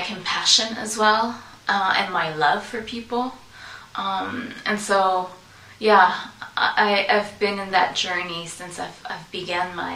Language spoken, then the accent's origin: English; Canada; I am from Canada. I've been here most of my life.